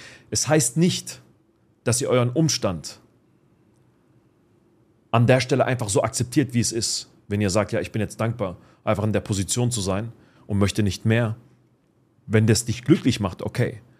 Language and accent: German; Palestine; auch ich als Palästinenser, wenn ich das heute sehe, was auf der Welt abgeht, was meine eigenen Landsleute, sage ich mal, jeden Tag durchzumachen haben